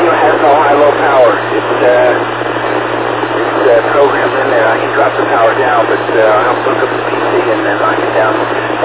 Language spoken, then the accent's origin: English; Salt Lake City, Utah, United States; I'm from Salt Lake City, so I'm debating if I should take the radio or not.